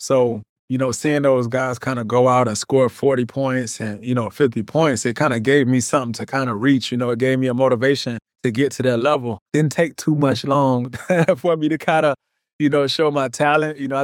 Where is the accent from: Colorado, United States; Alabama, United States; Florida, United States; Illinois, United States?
Florida, United States; First, FIU, I'm from South Florida, you know, obviously, so I respect every school and college down here.